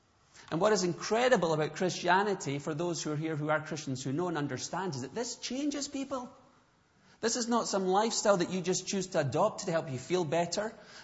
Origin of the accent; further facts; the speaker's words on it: Scotland, United Kingdom; I realized, growing up in Scotland, particularly then